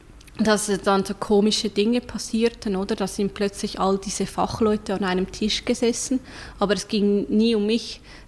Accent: Zurich, Switzerland; Ich bin aus der schönen Stadt Zürich, genauer aus Hönk, dort auch sehr stark verwurzelt.

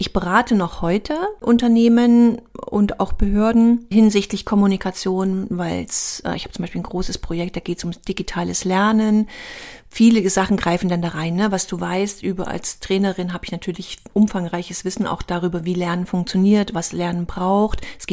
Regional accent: East Germany, Germany; ich komme ja aus dem Osten

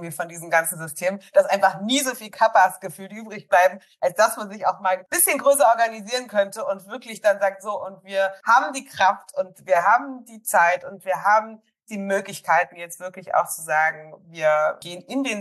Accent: Baden-Württemberg, Germany; moved away as an adult; now in Berlin, Germany; Ich sitze hier gerade in Berlin. Ich lebe auch in Berlin, habe hier auch studiert, aber bin eigentlich eine Schwäbin sozusagen. Bin hier eine Exil-Schwäbin seit 20 Jahren, aber auch hier in Berlin schon, genau.

